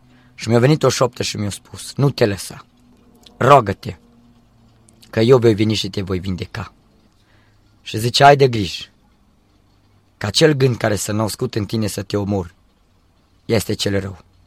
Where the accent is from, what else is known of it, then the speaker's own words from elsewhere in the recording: Jina, Sibiu County, Romania; m-am dus la adunare duminica, la noi în Jina